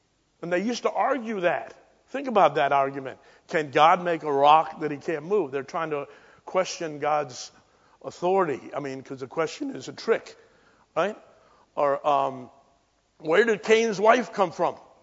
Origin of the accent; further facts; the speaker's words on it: New York City, New York, United States; But, I'm from New York City, and I can throw hands.